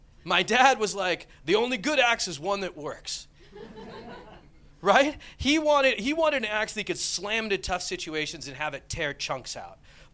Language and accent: English; United States